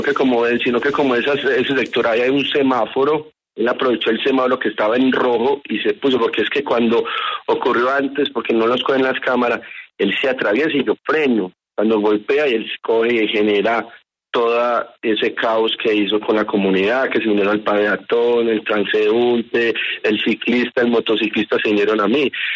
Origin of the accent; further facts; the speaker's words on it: Antioquia, Colombia; Yo soy un paisa comerciante que llevo el negocio en la sangre